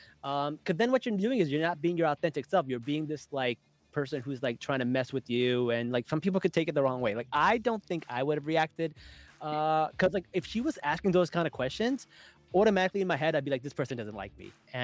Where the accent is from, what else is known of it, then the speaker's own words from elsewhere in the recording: Pakistan; Like, we're Pakistani. We don't know.